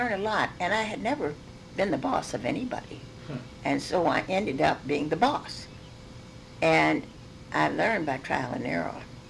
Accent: the South, United States; I grew up in the South, and I didn't know black people except in our kitchen.

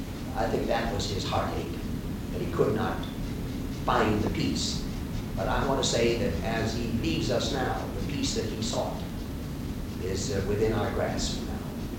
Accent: Midwest, United States; And I was a newcomer from the Midwest with no real acquaintanceship in the United States Senate.

